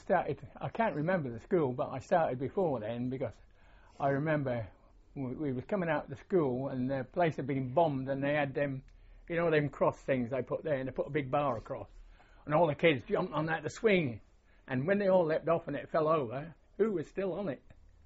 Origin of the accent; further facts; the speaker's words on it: Wandsworth, London, United Kingdom; born there; I was born in Wandsworth.